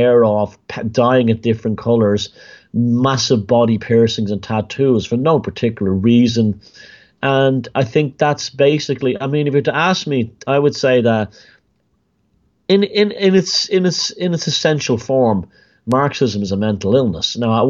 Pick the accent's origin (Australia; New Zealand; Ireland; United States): Ireland; What's next? You're going to tell us we're not Irish? This kind of thing? Or that we're something else?